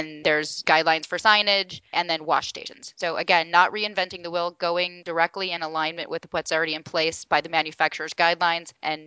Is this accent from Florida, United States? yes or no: no; Arizona, United States; Arizona, my home state, which is really fantastic because we're traditionally an anti-regulatory state